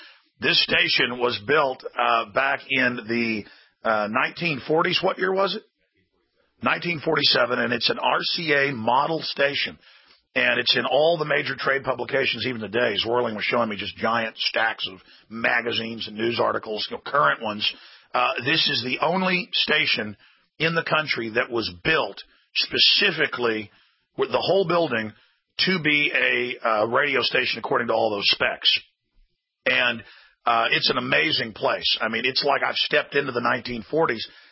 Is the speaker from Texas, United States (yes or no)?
yes; Dallas, Texas, United States; I mean, I grew up in Dallas. Now I go back to Dallas, and I'm like, ugh, there's just a bad vibe.